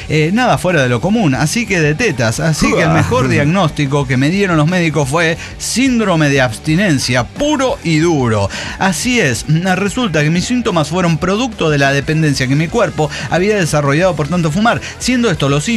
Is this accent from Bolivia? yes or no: yes; Santa Cruz de la Sierra, Santa Cruz, Bolivia; Y entonces, por cruceños. Somos de Santa Cruz, de la Sierra.